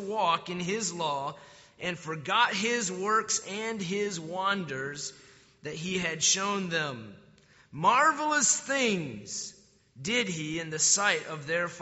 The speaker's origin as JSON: {"language": "English", "country": "United States", "said": "I'm sorry, but I'm an American and proud of it"}